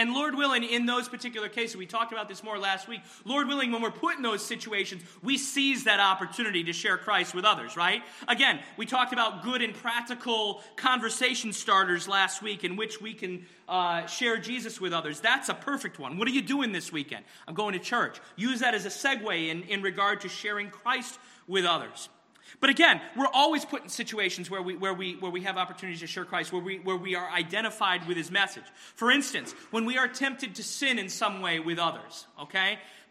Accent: Glastonbury, Connecticut, United States; It actually reminds me of where I grew up in Glastonbury.

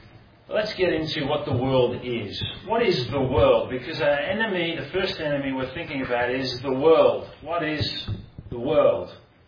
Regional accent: England, United Kingdom; I don't just say that as an Englishman, right, watching it.

